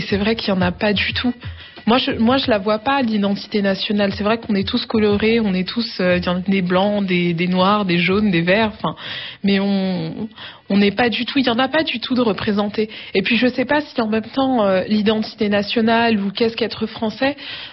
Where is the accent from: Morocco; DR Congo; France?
France; Je suis française, je viens de France, j'habite en région parisienne ou à Paris